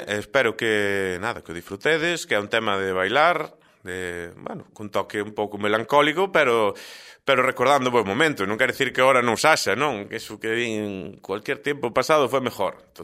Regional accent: Negreira, Galicia, Spain; todo mundo sabe que eu son de Negreira

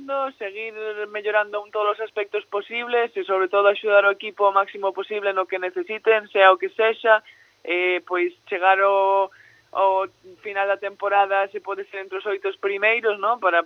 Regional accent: Galicia, Spain; Somos tres galegas, eu creo que eso é moi ilusionante para alguén que de aquí, non?

